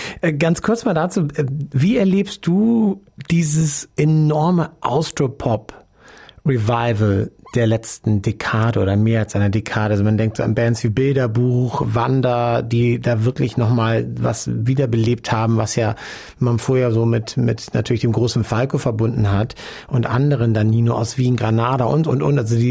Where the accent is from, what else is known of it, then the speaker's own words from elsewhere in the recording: Germany; aus meinem Heimatland Deutschland